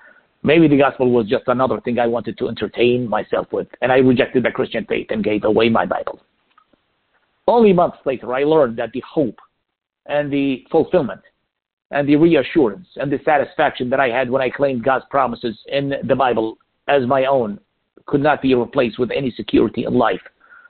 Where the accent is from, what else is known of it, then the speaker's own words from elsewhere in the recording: Iraq; I said, "Sir, I'm from Iraq."